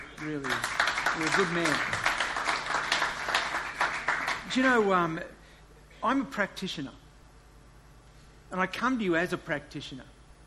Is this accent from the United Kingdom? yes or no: yes; Ipswich, East of England, United Kingdom; I'm just saying it because I'm from Ipswich.